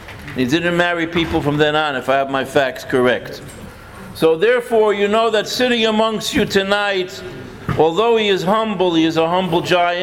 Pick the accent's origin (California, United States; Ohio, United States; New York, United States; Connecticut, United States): Connecticut, United States; New Haven; I was brought up in New Haven, Connecticut, under a Rabbi Hecht.